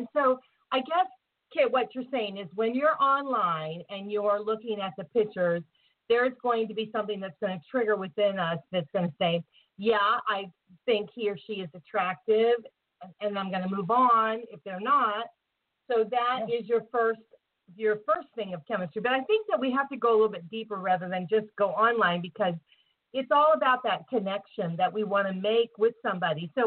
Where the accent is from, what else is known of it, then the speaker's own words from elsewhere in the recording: Tampa, Florida, United States; in my hometown here in Tampa Bay area.